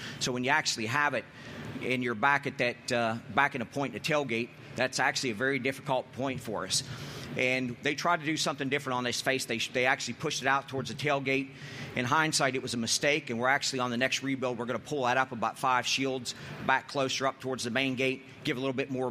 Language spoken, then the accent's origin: English; Ellwood City, Pennsylvania, United States; I grew up in Pennsylvania, in Elwood City, north of here.